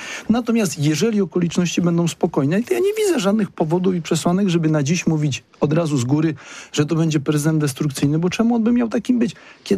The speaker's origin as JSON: {"language": "Polish", "town": "Kalisz", "region": "Greater Poland Voivodeship", "country": "Poland", "said": "jestem kaliszaninem, zresztą cała moja rodzina pochodzi z Kalisza"}